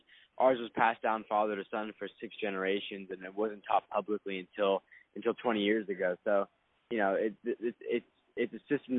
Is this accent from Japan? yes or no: yes; Tokyo, Japan; also born or lived in Oregon; Well, I was born in Oregon, but I grew up in Tokyo, yeah.